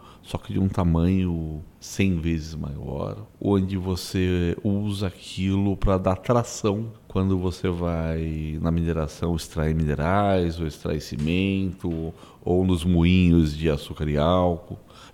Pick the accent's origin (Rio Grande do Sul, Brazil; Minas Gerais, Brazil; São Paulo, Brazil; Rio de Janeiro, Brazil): São Paulo, Brazil; Cotia; A gente cresceu na Grande Aviana, né? Um modelo tipo de Alphaville, o interior de São Paulo, né? 30, 40 minutos em Cotia.